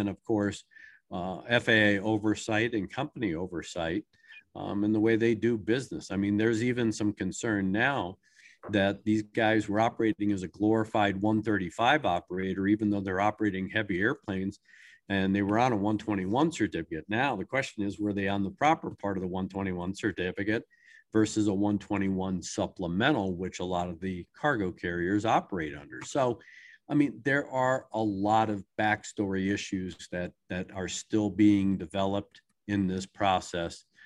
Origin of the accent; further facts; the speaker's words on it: Maryland, United States; It wasn't that far away. I grew up in Maryland.